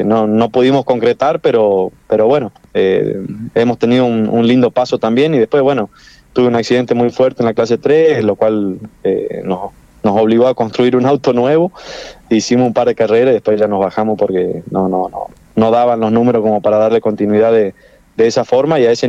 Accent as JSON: {"language": "Spanish", "town": "Charata", "region": "Chaco", "country": "Argentina", "tie": "born or raised there", "said": "es el sueño que siempre tuve, tener algo en Charata, en mi pueblo, y de acá ir a recorrer el país."}